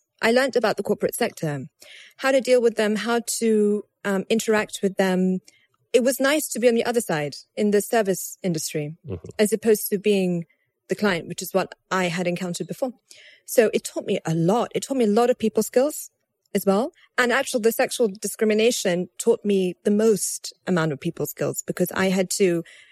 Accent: London, United Kingdom; because I'm from London, I have an affinity with UK companies, right?

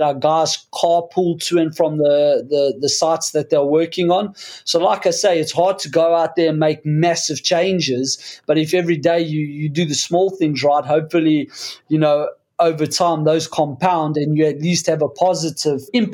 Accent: South Africa; born there; You know, I was born in South Africa, and I'm a big fan of outdoor life

